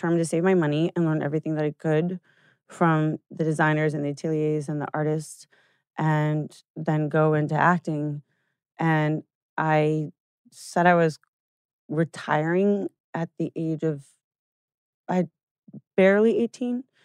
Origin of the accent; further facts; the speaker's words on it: Nebraska, United States; I mean, growing up in Nebraska, I was always very artistic